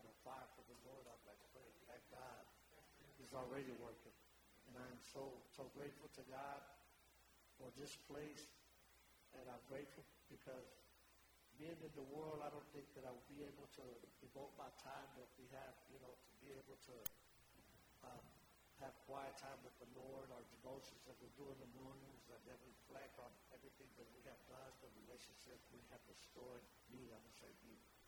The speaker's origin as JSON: {"language": "English", "town": "Houston", "region": "Texas", "country": "United States", "moved": "as an adult", "lives_now": "Montana, United States", "said": "I'm from Houston, Texas. I ended up in Montana last year."}